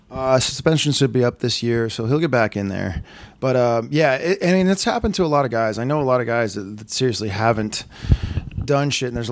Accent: Las Vegas, Nevada, United States; I grew up out here in Vegas.

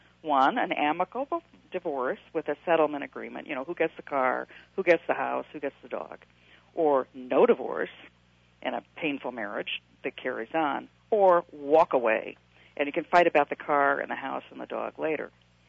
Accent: United States; Yeah, and politics aside, I'm an American, and I'm kind of ashamed at the fact that my country and my leadership in Washington are such children that they can't figure this out

